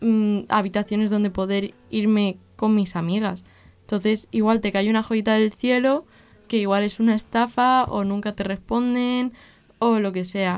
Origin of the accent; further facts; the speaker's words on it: Valencian Community, Spain; somos de Valencia, que siempre ha sido una región, pues por el tema del idioma y la cultura, que siempre se ha querido invisibilizar y madrilificar